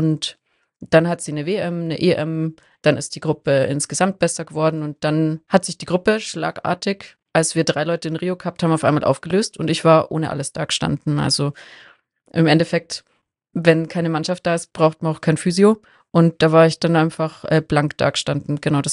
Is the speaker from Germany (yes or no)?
yes; Munich, Bavaria, Germany; bin aus München, bin Sportphysiotherapeutin